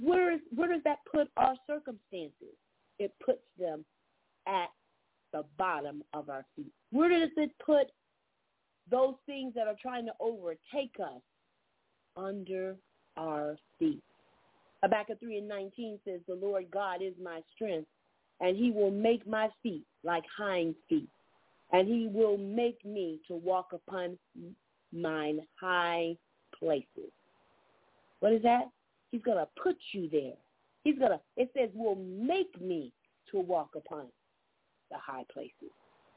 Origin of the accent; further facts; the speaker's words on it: Georgia, United States; from Southeast Georgia.